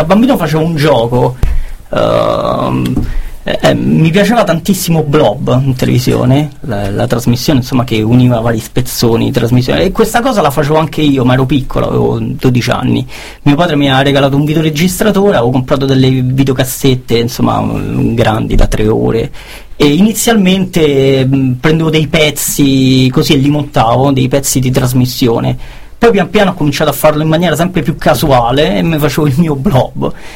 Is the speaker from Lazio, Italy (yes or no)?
yes; Rome, Lazio, Italy; Io sono di Roma, sono nato nella a Centocelle, periferia sud-est di Roma.